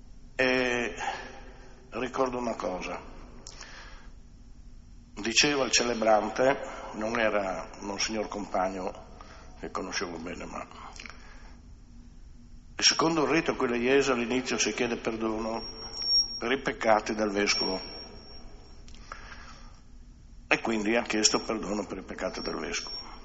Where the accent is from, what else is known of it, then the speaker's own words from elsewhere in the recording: Abruzzo, Italy; guarda che sono uno abruzzese